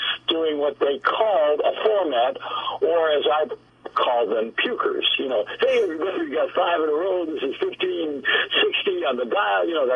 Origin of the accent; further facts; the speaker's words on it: Buffalo, New York, United States; I came to my hometown, Buffalo